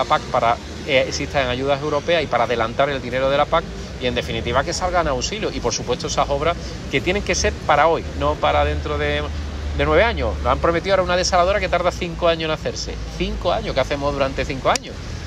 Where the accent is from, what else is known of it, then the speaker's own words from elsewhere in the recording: Andalusia, Spain; Somos españoles. Y por tanto no nos pueden maltratar, no nos pueden hacer obras auxilio para otras comunidades autónomas y no para Andalucía.